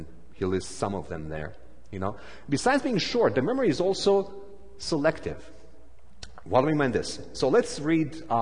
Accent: Romania; moved away; I come from Romania, former communist country, and I lived 17 years after we switched from communism to democracy in Romania.

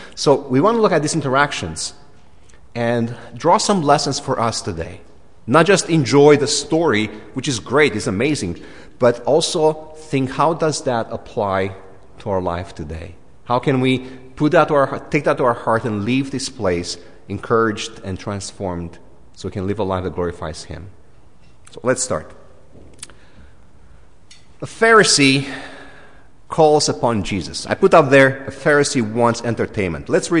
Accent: Romania; You know, I'm from Romania. So in Romania, we don't really have Valentine's.

